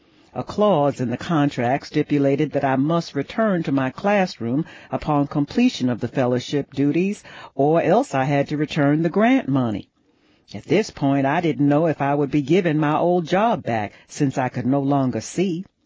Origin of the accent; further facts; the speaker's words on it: Georgia, United States; I called my Congressman Lindsey Thomas, whom I had known while growing up in South Georgia.